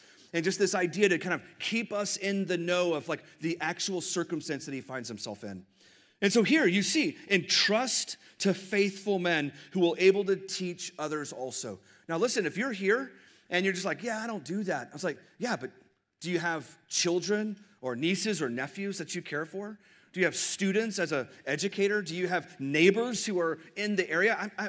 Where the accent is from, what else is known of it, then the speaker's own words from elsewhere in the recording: Texas, United States; I mean, as a Texan, we even remember things where we completely got destroyed, like the Alamo.